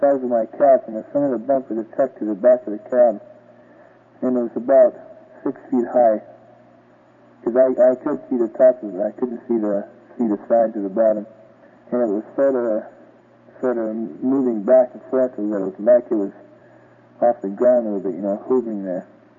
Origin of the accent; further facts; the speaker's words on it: Taber, Alberta, Canada; from Taborn in Alberta.